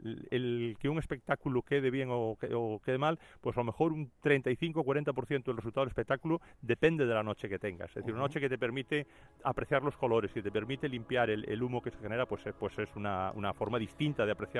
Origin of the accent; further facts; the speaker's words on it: Galicia, Spain; lo protegemos de la lluvia, porque venimos de Galicia, claro